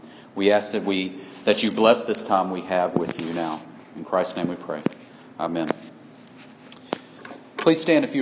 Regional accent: the South, United States; And being a Southerner, I really enjoy Southern literature.

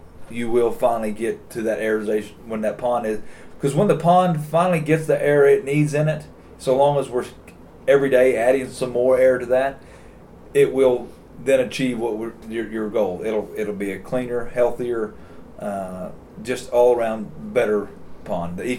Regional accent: Missouri, United States; You know, I grew up in Southwest Missouri, and I grew up on a farm.

